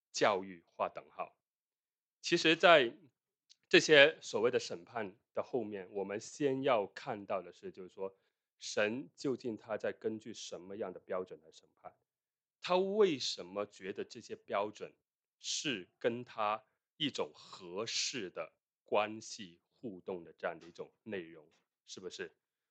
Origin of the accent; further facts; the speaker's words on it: China; 那比如说我们在我们中国人的文化里面哈，那通常情是要比义要多的，在我们中国人的文化里面，是不是？